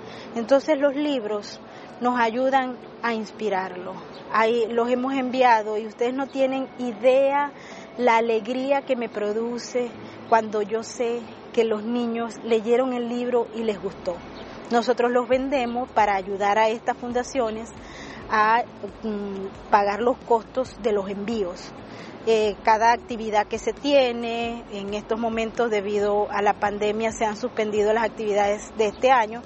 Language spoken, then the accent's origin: Spanish; Venezuela; now in New York, United States; yo soy periodista venezolana residenciada en la ciudad de Nueva York desde hace ya 13 años.